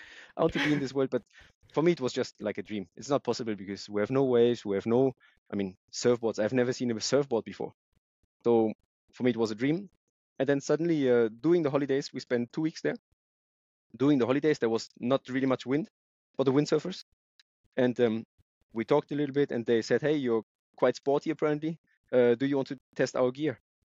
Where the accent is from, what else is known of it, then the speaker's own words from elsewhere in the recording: Germany; It comes from Holland, from the Netherlands, as I was born in Germany, but very close to the Dutch border. Just like 5 kilometers from the Dutch border, and my grandparents were coming from the Netherlands.